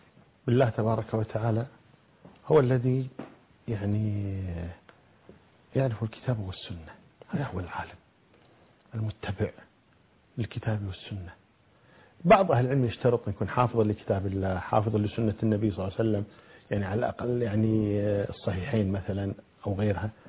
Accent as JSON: {"language": "Arabic", "country": "Kuwait", "said": "وعندنا في الكويت، عندنا في الكويت طلبة علم"}